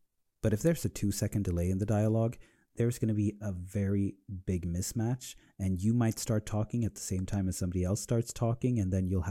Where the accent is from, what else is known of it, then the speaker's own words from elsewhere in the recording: Sweden; growing up in Sweden